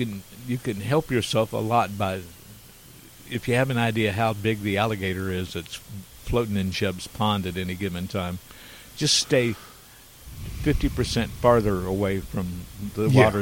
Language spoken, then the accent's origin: English; Indiana, United States; Clark County Airport, my hometown in Indiana